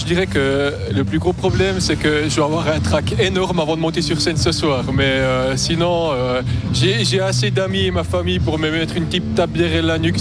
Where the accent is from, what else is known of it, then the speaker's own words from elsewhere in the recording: Seignelay, Bourgogne-Franche-Comté, France; moi, je viens de Seignelay, juste à côté. Alors, je suis vraiment à la maison.